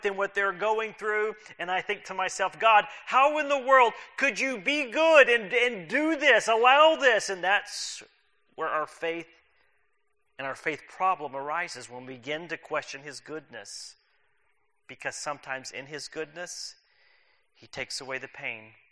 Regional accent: Texas, United States; I'm still learning all these Southernisms. I grew up in Texas, and I'm told that is not part of the South.

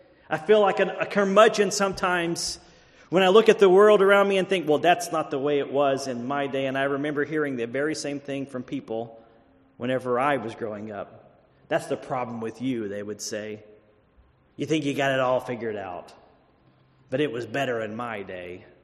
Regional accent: Texas, United States; I'm from Texas, and I even knew who Andy Griffith was

